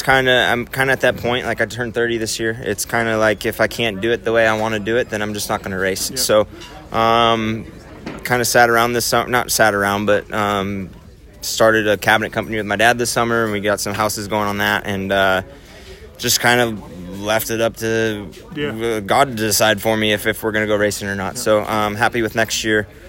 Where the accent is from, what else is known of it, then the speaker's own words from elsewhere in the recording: Minnesota, United States; I grew up in Minnesota